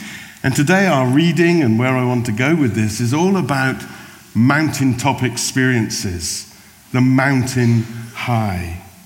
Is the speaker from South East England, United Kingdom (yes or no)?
no; South West England, United Kingdom; Andrew and I grew up together in the West Country, went to school together